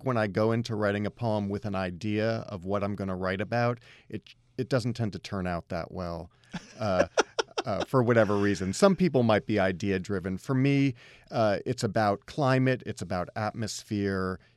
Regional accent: New Paltz, New York, United States; it gives a sense of the kind of topography that I grew up in outside of New Paltz, New York, and how that place kind of took over my imagination.

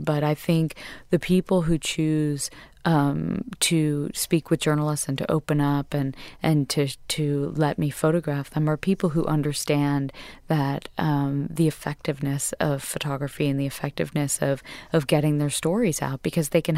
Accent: Westport, Connecticut, United States; I was raised in Westport, Connecticut, and I was raised in a family of hairdressers, essentially.

